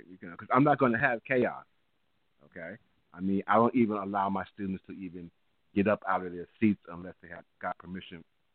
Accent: New York, United States; I was born and raised in New York, so, you know, I was doing some crazy stuff up there.

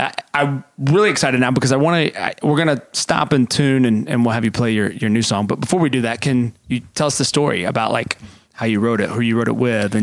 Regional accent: Daphne, Alabama, United States; I'm from South Alabama, Daphne.

